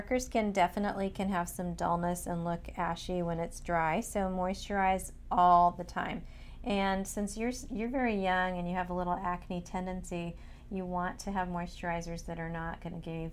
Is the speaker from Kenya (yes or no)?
yes; Kenya; born there; Yes, and I'm from Kenya. You didn't know that I was born in Kenya.